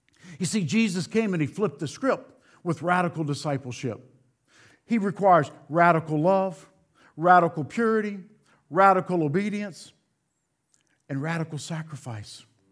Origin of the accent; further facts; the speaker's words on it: Louisiana, United States; I'm from South Louisiana, forgive me. Down there we say donkey.